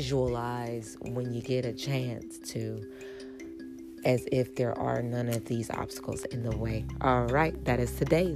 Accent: North Carolina, United States; I'm from North Carolina, so shout outs to the big homie

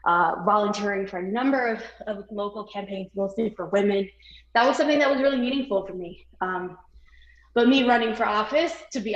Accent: Queens, New York, United States; Yes. I grew up in Queens, never left, went to public schools. I think like you, kind of very typical New York. Like I'm just like a city kid.

